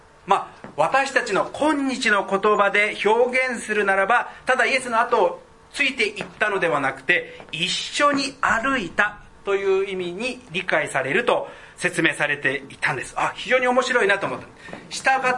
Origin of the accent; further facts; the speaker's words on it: Hanno, Saitama, Japan; 私は北ナザレではなく埼玉の西部飯能の出身です。そして飯能でなんですけど、昔はさらにその山奥、旧名栗村と呼ばれた非常に埼玉県の中でもど田舎の出身ですが